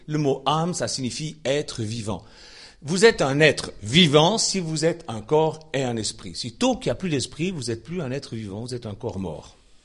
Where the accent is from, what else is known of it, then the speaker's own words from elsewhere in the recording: Switzerland; Je sais de quoi je parle, je suis suisse, on est neutre de naissance.